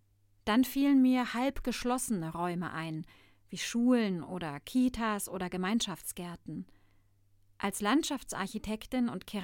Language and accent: German; Berlin, Germany; das passt besser zu mir. Geboren bin ich in Ost-Berlin. Meine Kindheitserinnerung kommt aus der DDR und aus der Nachwendezeit in dieser Stadt, die mich prägte.